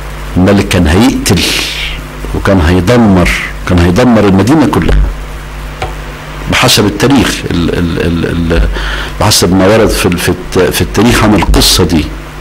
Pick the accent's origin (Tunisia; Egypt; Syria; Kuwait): Egypt; حصل عندنا في مصر وفي كل البلاد